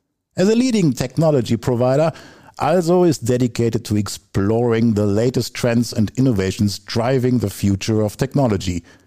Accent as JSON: {"language": "English", "country": "Germany", "said": "I'm from Germany."}